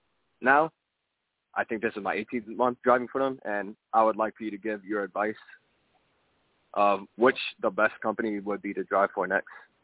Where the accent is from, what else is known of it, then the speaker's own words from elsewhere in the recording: Loxahatchee, Florida, United States; now in Chesapeake, United States; I am from Loxahatchee, Florida, and I'm calling by way of Chesapeake, Virginia.